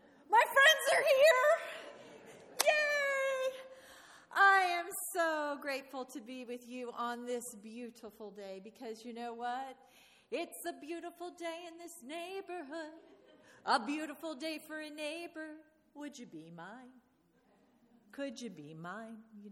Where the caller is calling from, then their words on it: Orlando, Florida, United States; I come to you from Orlando, Florida